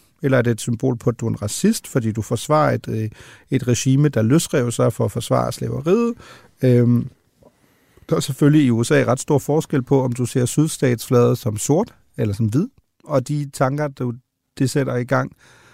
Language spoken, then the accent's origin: Danish; Germany; Danish is a second language; den er jo selv født og opvokset i Tyskland